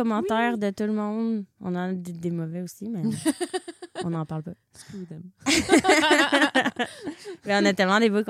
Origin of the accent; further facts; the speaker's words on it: Quebec City, Quebec, Canada; Nous, on se rappelle qu'on vient de Québec.